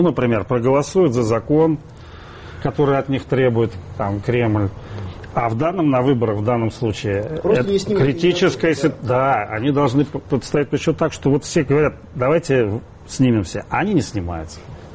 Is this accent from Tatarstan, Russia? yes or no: no; Moscow, Russia; я коренной москвич там, в шестом поколении.